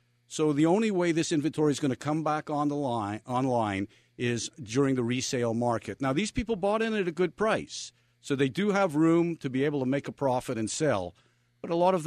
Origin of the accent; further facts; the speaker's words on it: Montreal, Quebec, Canada; now in Miami, United States; I'm Canadian-born, raised in Montreal, moved to Miami in the late 80s